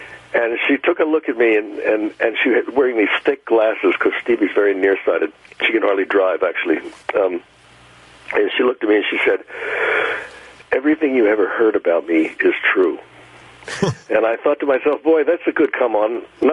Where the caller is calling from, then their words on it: Boston, Massachusetts, United States; I'm calling from Boston, and I saw her play here at the end of last year